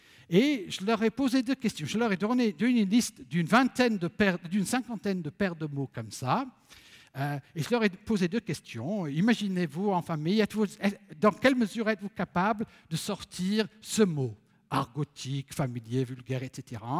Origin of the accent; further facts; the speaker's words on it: England, United Kingdom; French is a second language; Chez nous, en Angleterre, la distinction sociale se fait surtout, je le disais, au moyen de l'accent.